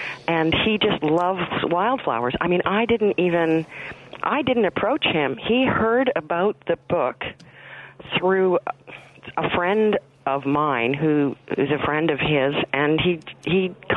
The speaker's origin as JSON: {"language": "English", "region": "New Jersey", "country": "United States", "moved": "yes", "lives_now": "Canada", "said": "I have been living in Canada for 33 years now. I married a Canadian, but I'm from New Jersey."}